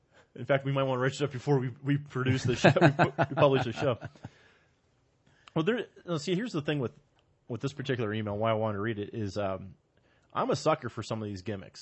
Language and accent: English; Erie, Pennsylvania, United States; I'm from Erie.